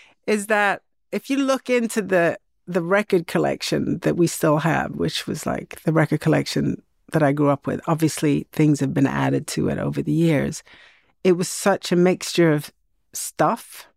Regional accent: Sweden; growing up in Sweden in the 70s

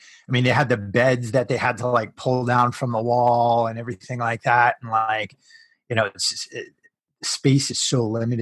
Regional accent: New York, United States; I grew up like about 45 minutes north of there. I was always in Manhattan as a kid, as a teenager.

